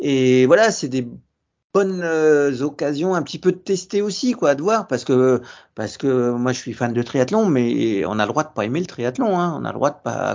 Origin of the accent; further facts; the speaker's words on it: Saint-Germain-en-Laye, Île-de-France, France; Et maintenant je suis à Saint-Germain-en-Laye, au club de triathlon de Saint-Germain-en-Laye, parce que je suis de Saint-Germain-en-Laye.